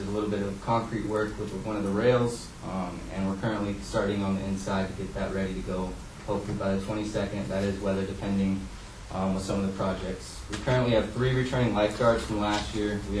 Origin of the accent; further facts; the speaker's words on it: Lake Stevens, Washington, United States; also born or lived in Bozeman; now in Stevensville, United States; My wife and I moved here about 3 years ago from Bozeman, Montana. I'm originally from Lake Stevens, Washington, but I have been in Montana for about 7 years now.